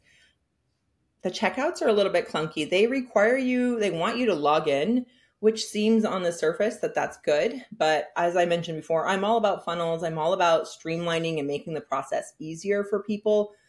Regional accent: San Francisco, California, United States; now in Hudson Valley, United States; I am originally from San Francisco, but I live in Hudson Valley now

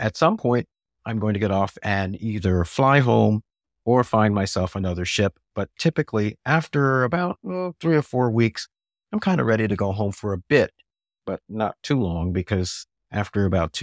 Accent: Washington, United States; right now in my hometown of Washington, it's in the 30s.

